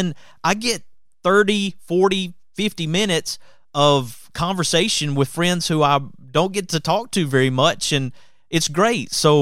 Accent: Birmingham, Alabama, United States; We've known each other a long time growing up in the Birmingham area

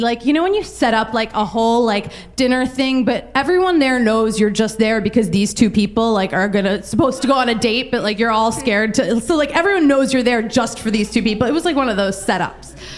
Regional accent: Philadelphia, Pennsylvania, United States; I was from Philadelphia. And that was like our one thing we had in common, right? We were like, this is perfect. We're both from the East Coast of the United States.

